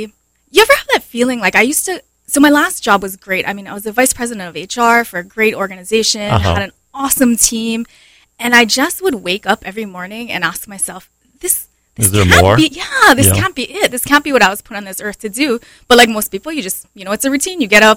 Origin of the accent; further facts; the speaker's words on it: Hawaii Kai, Hawaii, United States; I am. I'm born and raised in Hawaii.